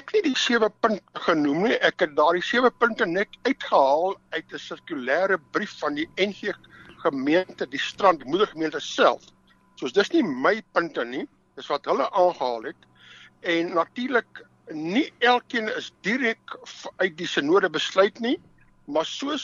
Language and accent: Afrikaans; Pretoria, Gauteng, South Africa; Ja, ek het eintlik in Pretoria groot geword, daar by Pretoria Oos Laerskool skool gegaan in Afrikaans